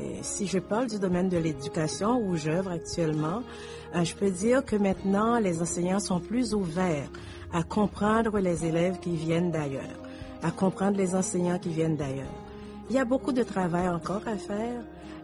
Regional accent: Haiti; now in Canada; Je suis arrivée d'Haïti en 1972, et parce qu'à l'époque, on parlait beaucoup de multiculturalisme, on savait qu'on acceptait les immigrants

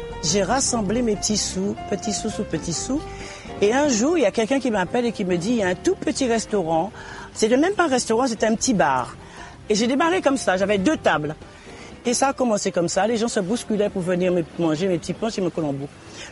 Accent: Guadeloupe, France; comme on appelle chez nous en Guadeloupe

